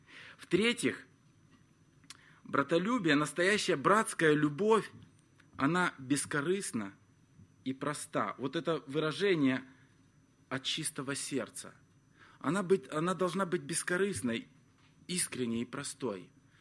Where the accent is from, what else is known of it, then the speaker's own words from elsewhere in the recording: Moldova; в моей церкви, вот откуда я родом, из Молдавии